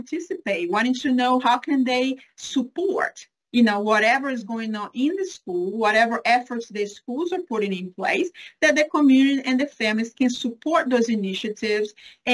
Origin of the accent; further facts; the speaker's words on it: Brazil; English is a second language; moved away as an adult; now in United States; I am from Brazil. I'm originally from Brazil. I came as an international student. I received a scholarship to attend college in the U.S.